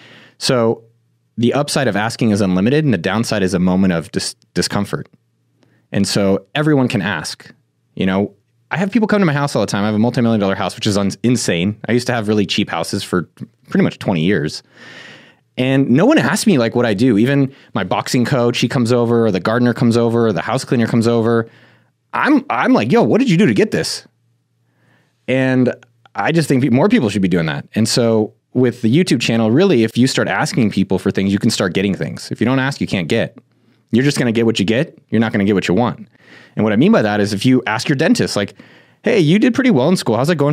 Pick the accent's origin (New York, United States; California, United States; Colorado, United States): California, United States; I come from Silicon Valley. My stepfather's a software engineer. My father came to this country, didn't speak English.